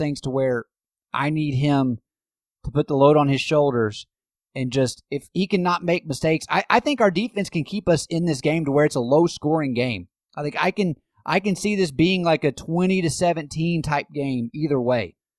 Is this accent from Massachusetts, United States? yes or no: no; Tennessee, United States; I grew up in East Tennessee.